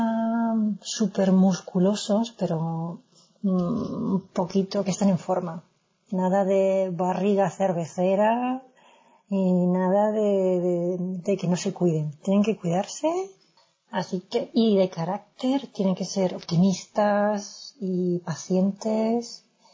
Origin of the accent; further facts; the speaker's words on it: Spain; debe ser porque soy española y como no tenemos muchos por aquí